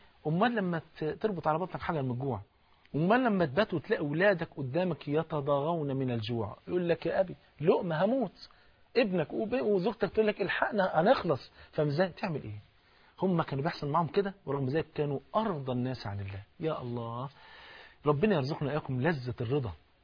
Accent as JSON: {"language": "Arabic", "country": "Egypt"}